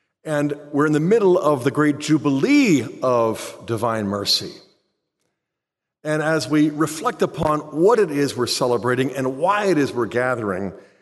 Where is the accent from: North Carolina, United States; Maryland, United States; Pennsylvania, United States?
Pennsylvania, United States; Pittsburgh; I grew up in Pittsburgh, so I thought I knew right where it was, but I grew up Presbyterian